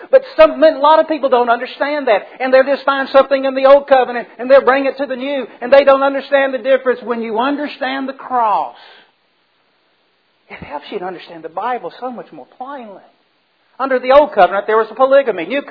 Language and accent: English; Birmingham, West Midlands, United Kingdom; I can remember growing up in West End in Birmingham.